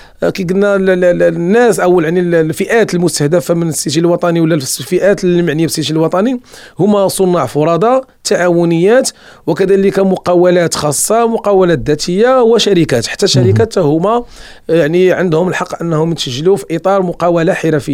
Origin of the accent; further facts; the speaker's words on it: Morocco; اللي كيميزنا حنا كمغاربه ملي كنتكلموا على الصناعه التقليديه